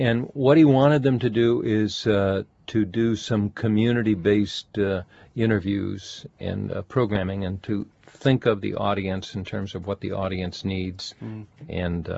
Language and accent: English; Chicago, Illinois, United States; I'm from Chicago, and I was just very taken by the style and the magnificence of this hour-long show.